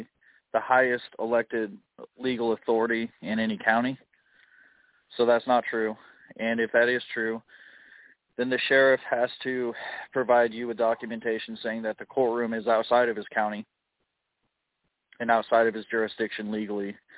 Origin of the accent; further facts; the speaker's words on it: Chicago, Illinois, United States; It's a racket everywhere. I'm from Chicago.